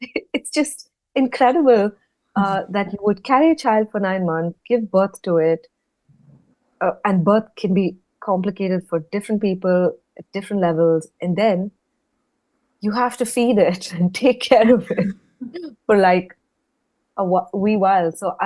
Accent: Hyderabad, Telangana, India; also born or lived in Bangalore; So a little bit about me. I grew up in India, in Hyderabad, and then moved to another city called Bangalore to do my university education.

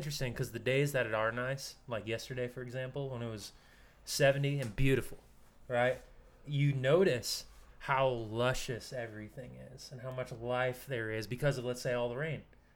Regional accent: East Coast, United States; also born or lived in California; I'd spent time living in California. I grew up on the East Coast.

